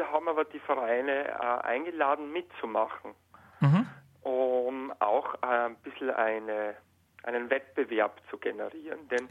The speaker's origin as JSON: {"language": "German", "country": "Austria", "said": "Und ich komme aus Österreich."}